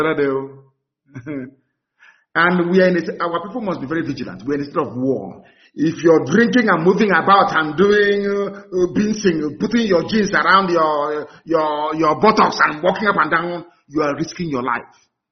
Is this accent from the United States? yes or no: no; Rivers, Nigeria; Today, I'm from Rivers. I'm Rivers man. Rivers man.